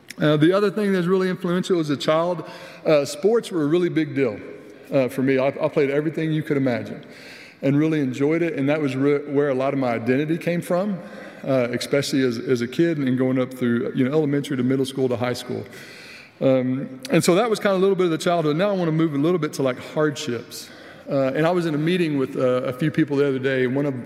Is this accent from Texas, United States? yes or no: yes; Fort Worth, Texas, United States; Born and raised there in Fort Worth, Texas, and all that that entails, being kind of proud of the state and all those things.